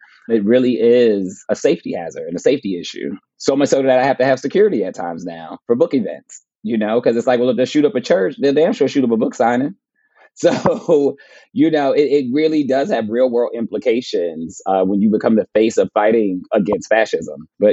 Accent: New Jersey, United States; Like, I'm from New Jersey.

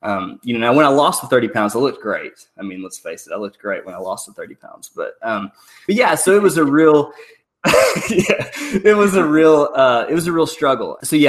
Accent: Benton, Arkansas, United States; I'm from Benton, Arkansas, and I'm founder of the Mayfly Project.

